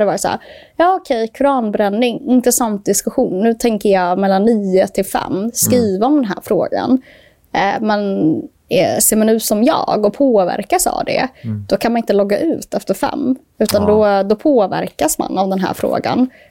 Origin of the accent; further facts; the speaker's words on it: Gothenburg, Västra Götaland County, Sweden; now in Stockholm, Sweden; men jag kom till Stockholm 2014. Liksom. Men jag är född och uppvuxen i Göteborg.